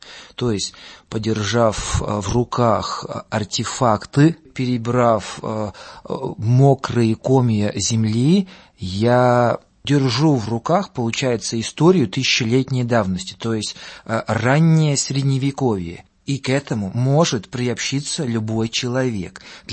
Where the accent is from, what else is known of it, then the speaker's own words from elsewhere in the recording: Riga, Latvia; born there; first language lv; Russian is a second language; Я родился под Ригой, и в семье никто по-русски не разговаривал.